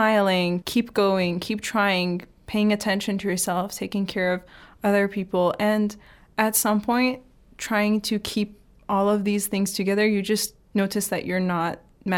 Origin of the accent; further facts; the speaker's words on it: California, United States; I'm from America.